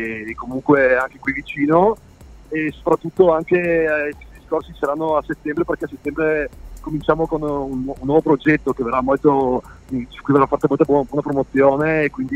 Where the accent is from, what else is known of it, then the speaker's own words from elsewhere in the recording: Trieste, Friuli-Venezia Giulia, Italy; soprattutto qui in regione, che noi siamo di Trieste